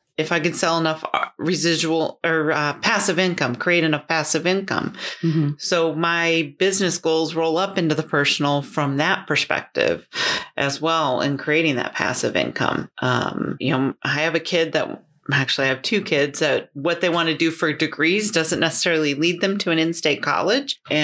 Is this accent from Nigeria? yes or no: no; Wisconsin, United States; And growing up in Wisconsin, it was Vince Lombardi's baby steps to get to the big dream of the Super Bowl